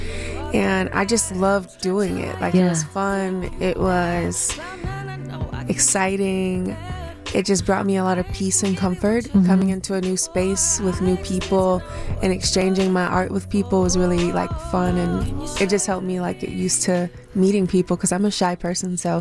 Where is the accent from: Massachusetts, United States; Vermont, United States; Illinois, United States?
Illinois, United States; Chicago; Yes, I'm from the South Side of Chicago.